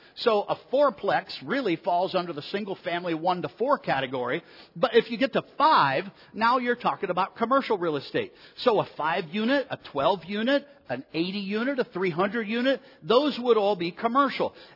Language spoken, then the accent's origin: English; Ohio, United States; moved away as an adult; now in Texas, United States; I am originally here from Ohio. I did my first 39 years here, then moved to Texas